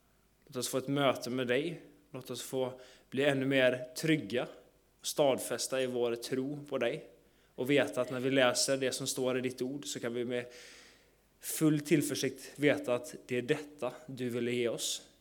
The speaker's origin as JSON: {"language": "Swedish", "town": "Gothenburg", "region": "Västra Götaland County", "country": "Sweden", "tie": "born or raised there", "said": "Jag är född och uppvuxen i Göteborg i Sverige."}